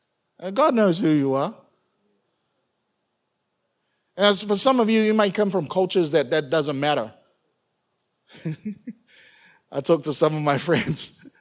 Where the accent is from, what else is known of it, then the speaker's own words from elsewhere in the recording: New Zealand; I'm thankful that I was born and raised in a Samoan household. But I was born and raised in Aotearoa, in New Zealand.